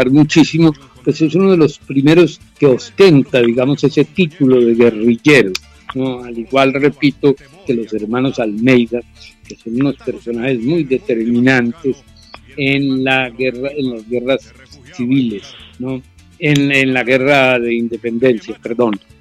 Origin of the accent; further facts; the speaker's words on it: Nariño, Colombia; en el departamento de lo que soy, en lo que soy el departamento de Nariño.